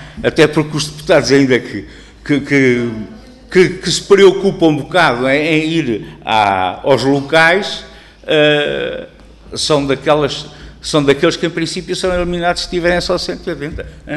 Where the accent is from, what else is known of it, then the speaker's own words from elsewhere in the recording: Figueira da Foz, Coimbra, Portugal; now in Guarda District, Portugal; no concelho onde eu vivo, que eu também não sou do distrito da Guarda, sou do distrito de Coimbra, da Figueira da Foz, no concelho onde eu vivo, fui lá colocado e por lá fiquei